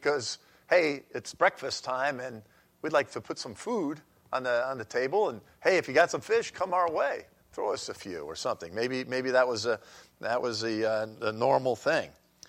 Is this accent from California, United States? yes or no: no; New York, United States; That's usually what I say anyway. I'm from New York. Maybe you say it a little different in Ohio.